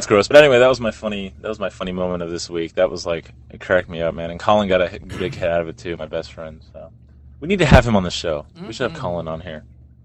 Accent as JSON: {"language": "English", "region": "the South", "country": "United States", "said": "Man, I'm from the South."}